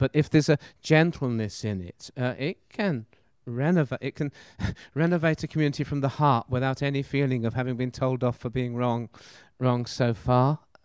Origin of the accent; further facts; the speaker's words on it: United Kingdom; I mean, we're British, after all, or whatever it may be.